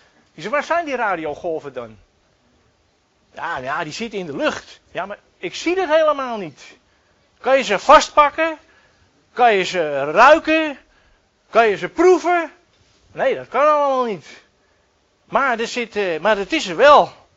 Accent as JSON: {"language": "Dutch", "town": "Texel", "region": "North Holland", "country": "Netherlands", "said": "En zoals jullie weten, wij komen van Texel."}